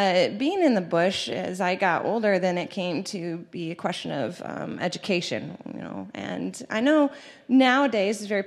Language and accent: English; Nigeria; I grew up in Nigeria, but I'm just going to give you a little backtrack. My grandparents were missionaries throughout Latin America